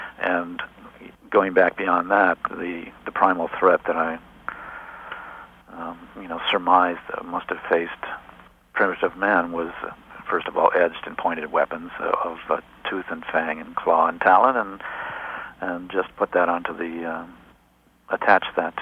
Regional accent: Cleveland, Ohio, United States; Cleveland, Ohio. It wasn't like I was living out in the middle of in a holy roller territory. It was just a fundamentalist Baptist church

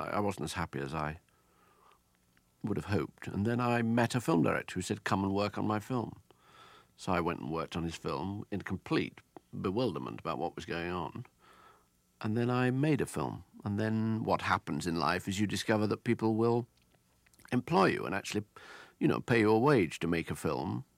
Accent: Leicester, East Midlands, United Kingdom; I said to him, oh, I'm from Leicester. You destroyed my childhood.

